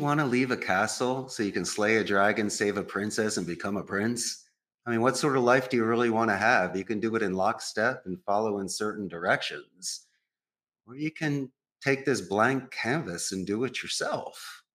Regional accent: Philadelphia, Pennsylvania, United States; now in Costa Rica; I'm a proud Northeast Philadelphian. Oh, yeah. I grew up around Rocky.

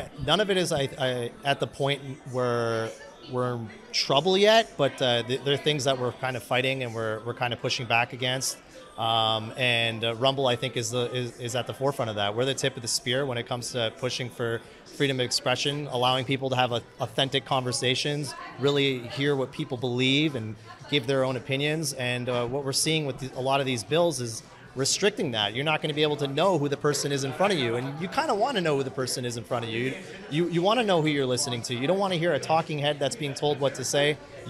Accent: Canada; I'm still a Canadian.

